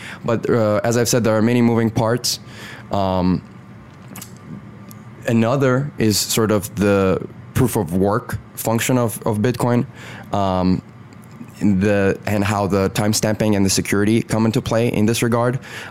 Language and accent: English; Azerbaijan; English is a second language; moved away as an adult; now in United States; So I'm originally from Azerbaijan, was until recently an international student here in America